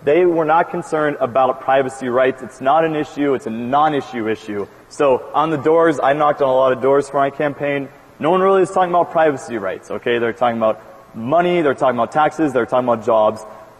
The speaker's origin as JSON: {"language": "English", "town": "Roundup", "region": "Montana", "country": "United States", "said": "I'm from Roundup, Montana, and I still wouldn't trust my views on farming"}